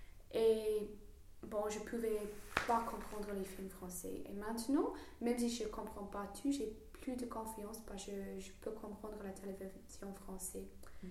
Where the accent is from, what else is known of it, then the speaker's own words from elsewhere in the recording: England, United Kingdom; accent: English; French is a second language; je suis fière d'avoir un accent anglais.